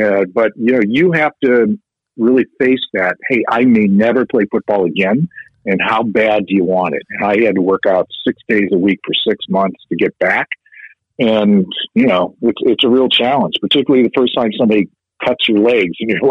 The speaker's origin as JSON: {"language": "English", "town": "Chicago", "region": "Illinois", "country": "United States", "said": "And I'm from Chicago and a big Bears fan"}